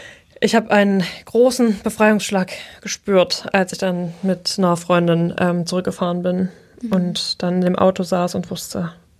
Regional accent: Saxony, Germany; das im Erzgebirge stattgefunden hat, also da, wo ich herkomme.

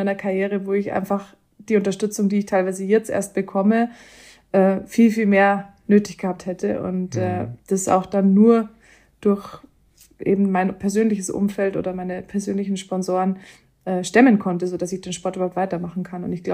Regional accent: Töging, Bavaria, Germany; ist das Bronzeschwert meiner Heimatstadt Töging

